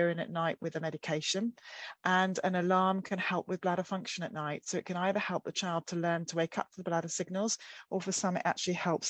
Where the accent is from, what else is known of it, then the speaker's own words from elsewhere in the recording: United Kingdom; But the trouble with being British is there are certain topics of conversation that we don't discuss